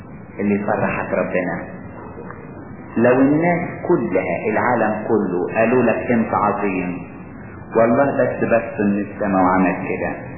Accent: Asyut, Asyut Governorate, Egypt; كان عندنا في اسيوط

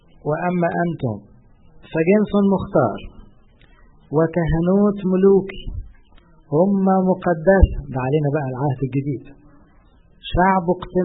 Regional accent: Egypt; ما احنا مصريين

